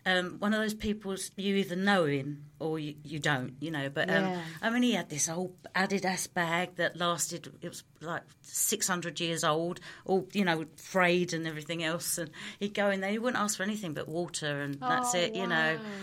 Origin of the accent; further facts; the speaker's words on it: London, United Kingdom; accent: Cockney; sing it in a Cockney accent because I'm a Cockney